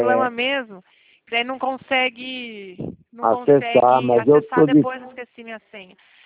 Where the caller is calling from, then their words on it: Cornélio Procópio, Paraná, Brazil; Eu falo aqui do norte do Paraná, Cornélio Procópio.